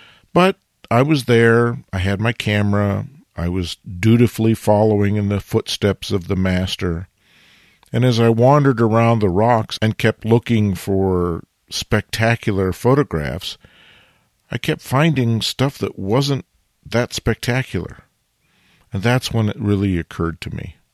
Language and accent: English; Oregon, United States; I was raised in Oregon.